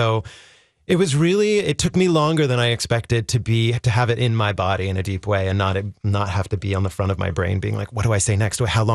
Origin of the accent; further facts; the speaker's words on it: New York, United States; I certainly do, as a New Yorker coming here and seeing all the incredible theater